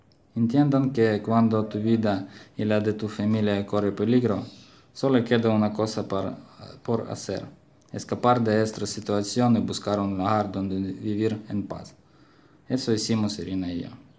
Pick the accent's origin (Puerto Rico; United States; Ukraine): Ukraine; Kherson, Kherson Oblast; Spanish is a second language; Tengo 25 años y soy de Jersón, Ucrania.